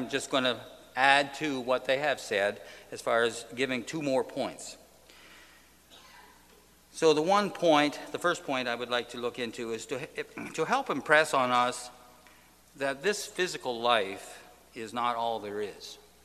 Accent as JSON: {"language": "English", "country": "Canada", "said": "I'm from Canada, so I'm one of the few that are here from Canada"}